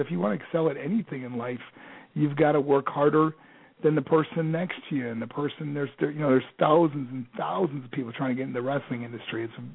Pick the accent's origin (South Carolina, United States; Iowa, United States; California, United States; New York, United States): New York, United States; Buffalo; I am from Buffalo, man.